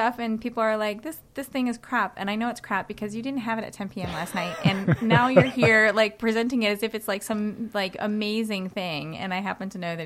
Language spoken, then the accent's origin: English; Australia; born there; I'm Australian born, and I went there to, you know, see that part of where I came from